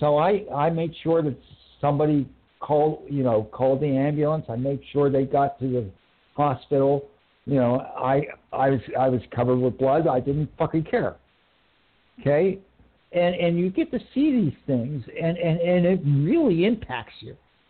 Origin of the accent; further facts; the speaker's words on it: New York, United States; being the New Yorker of the crowd